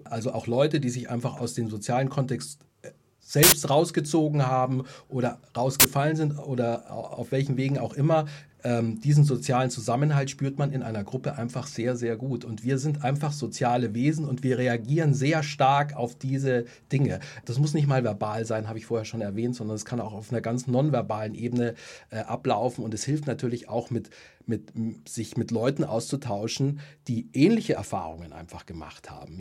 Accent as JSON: {"language": "German", "country": "Germany", "said": "Ja, aber ich glaube schon, dass wir als Deutsche eine gewisse Sensibilität haben."}